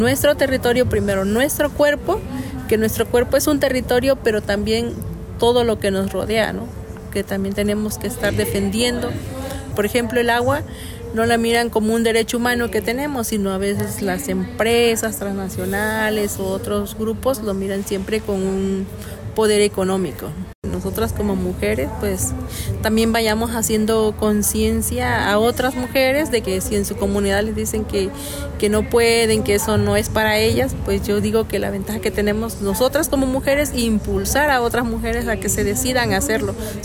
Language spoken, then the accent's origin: Spanish; La Luz Tuxtepec, Oaxaca, Mexico; yo soy de la comunidad de la Luz Tuxtepec.